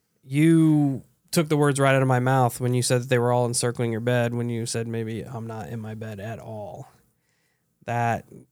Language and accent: English; Carmi, Illinois, United States; Anyway, I grew up in Southern Illinois in a little town called Carmi.